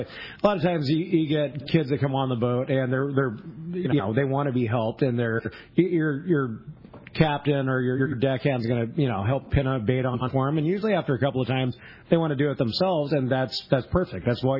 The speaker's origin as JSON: {"language": "English", "town": "Fillmore", "region": "California", "country": "United States", "tie": "born or raised there", "also_born_or_lived": "Ventura", "said": "I grew up in Ventura County. I actually was born and raised in Fillmore, which is up by Magic Mountain, Ventura County, and moved to Ventura, I think I was 9"}